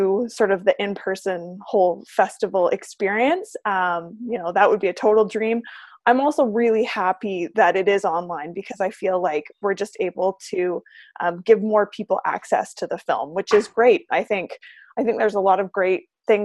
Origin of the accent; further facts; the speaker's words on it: Vancouver, British Columbia, Canada; Yeah, I've been born and raised in Vancouver